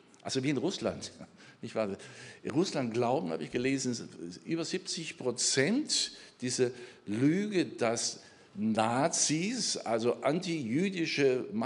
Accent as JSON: {"language": "German", "country": "Germany", "said": "Als ich zum ersten Mal Israel ging, ich denke, das wird ja ganz schwierig. Als Deutscher, schon 30 Jahre her oder länger"}